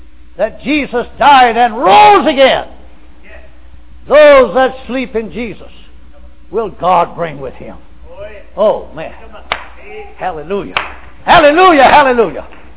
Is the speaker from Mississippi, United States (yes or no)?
yes; Philadelphia, Mississippi, United States; I came from Philadelphia, Mississippi, about 75 miles northeast of Jackson, and I went right back close to home.